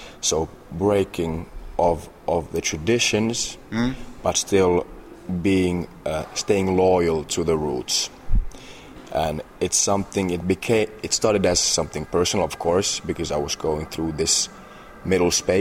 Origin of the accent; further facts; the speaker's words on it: Helsinki, Uusimaa, Finland; I was born and raised in Helsinki. Mm-hmm. My father is Nigerian and my mother is Finnish.